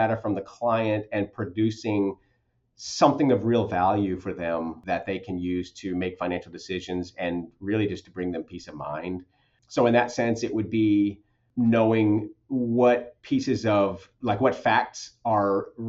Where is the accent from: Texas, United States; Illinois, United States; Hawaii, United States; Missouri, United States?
Texas, United States; I live in San Antonio. I'm from Texas also, from, you know, originally.